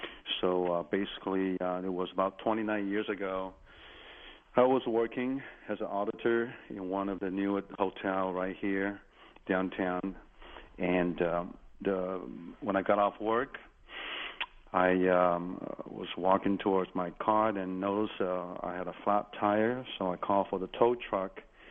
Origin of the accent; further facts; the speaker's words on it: Taipei, Taiwan; My wife is from southern France, and I'm from Taipei.